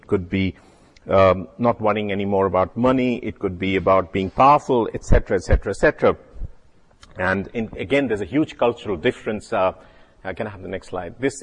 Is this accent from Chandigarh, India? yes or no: yes; Chandigarh, India; That's a picture of my school, where I passed out of St. John's High School, Chandigarh. That's my hometown in the northern part of India. It was an Irish Brothers school.